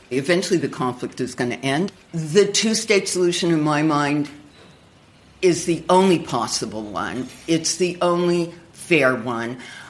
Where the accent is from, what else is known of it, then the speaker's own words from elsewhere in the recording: Canada; moved away as an adult; now in Israel; As you can tell from the accent, I'm originally Canadian. But I've been living in Israel for about 50 years now. I was an activist back in Canada